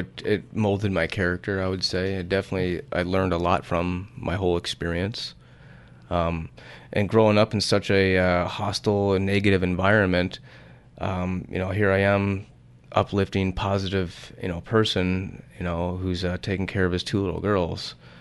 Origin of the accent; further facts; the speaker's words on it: Tucson, Arizona, United States; I get that feeling from my hometown of Tucson.